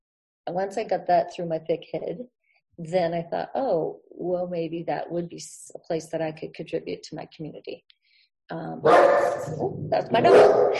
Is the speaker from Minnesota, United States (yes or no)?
no; Fort Collins, Colorado, United States; also born or lived in Washington; I grew up on Crestmore Place. I went to Moore and Blevins and Pooter High. And then I left Fort Collins for about 24 or 5 years and came back.